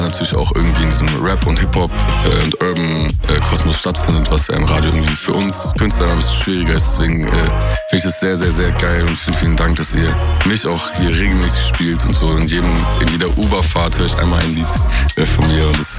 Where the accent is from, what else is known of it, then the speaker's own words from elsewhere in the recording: Bielefeld, North Rhine-Westphalia, Germany; Ich komme aus Bielefeld.